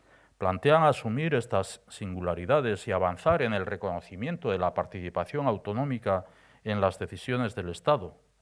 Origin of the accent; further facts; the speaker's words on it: Basque Country, Spain; nuestro desarrollo orgánico como nación, como pueblo vasco, es un derecho nuestro y un deber del Estado